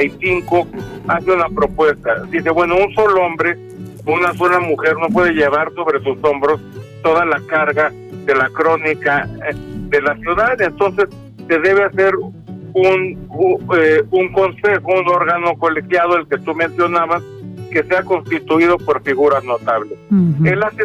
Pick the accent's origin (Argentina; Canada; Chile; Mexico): Mexico; sin menoscabo alguno del orgullo que podamos sentir como mexicanos